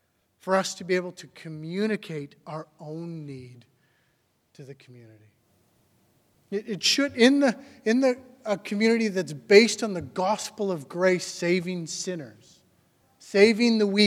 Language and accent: English; Saskatchewan, Canada; and I grew up in Saskatchewan when I was a kid.